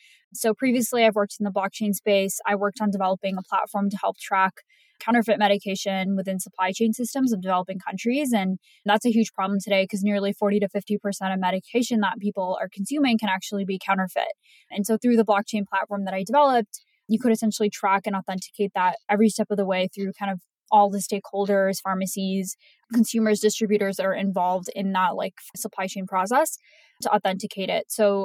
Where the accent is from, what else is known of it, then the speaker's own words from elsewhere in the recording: Canada; I am from Canada as well.